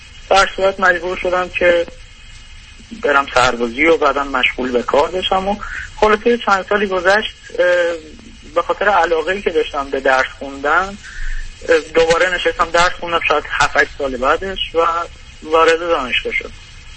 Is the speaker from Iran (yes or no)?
yes; Iran; moved away as an adult; من الان 4 ساله که از ایران خارج شدم اومدم اروپا.